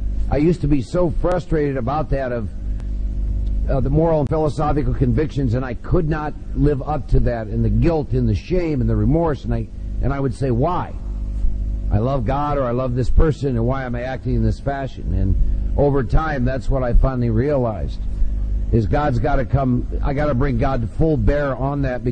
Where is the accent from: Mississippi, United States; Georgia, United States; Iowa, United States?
Iowa, United States; I assure you, I've been born and raised in Iowa, and he's born and raised in Brooklyn.